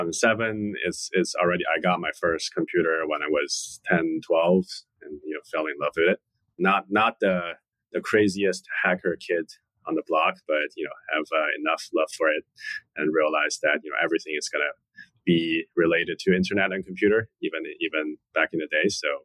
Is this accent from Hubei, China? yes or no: no; Shanghai, China; English is a second language; moved away as an adult; now in United States; Yeah, born and raised in Shanghai, China.